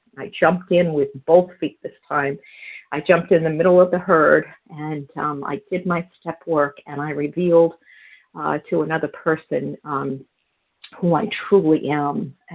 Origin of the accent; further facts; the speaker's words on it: New Hampshire, United States; I'm from New Hampshire